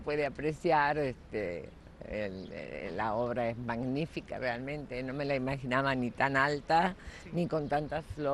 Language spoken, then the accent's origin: Spanish; Buenos Aires, Argentina; De Buenos Aires.